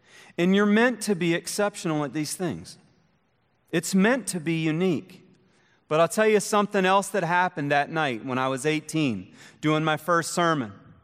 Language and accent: English; Richmond, Indiana, United States; I was actually I'm from Richmond, Indiana, but I was going to a Bible college, a small Bible college in Springfield, Missouri.